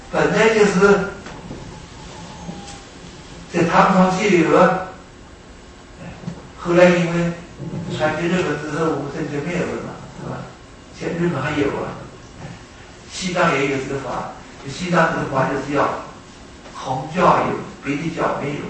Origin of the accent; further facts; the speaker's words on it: China; 所以不适合我们中国人的本性